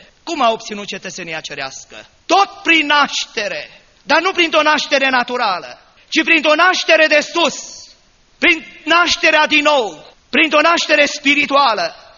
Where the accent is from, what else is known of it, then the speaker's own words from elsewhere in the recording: Romania; born there; Avem cetățenia română pentru că ne-am născut în România.